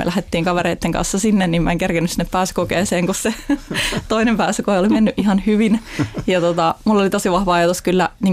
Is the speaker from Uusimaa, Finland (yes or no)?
yes; Uusimaa, Finland; Mä itse pääkaupunkiseudulta kotoisin, ja ei ole mitään semmoista kovin kristillistä taustaa